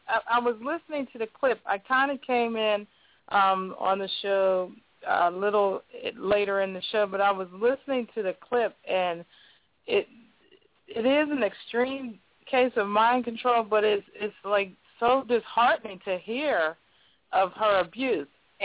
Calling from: Pittsburgh, Pennsylvania, United States; I'm calling from Pittsburgh.

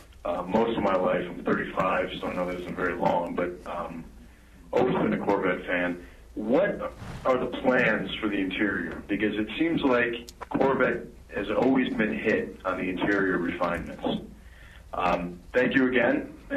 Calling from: Ohio, United States; I'm calling from Ohio.

